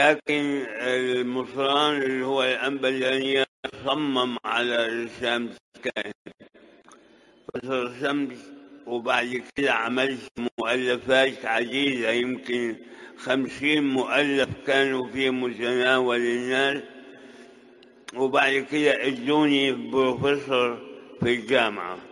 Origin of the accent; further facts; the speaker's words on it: Sudan; والحقيقة إحنا جينا من السودان وجينا في ظروف قاسية جدا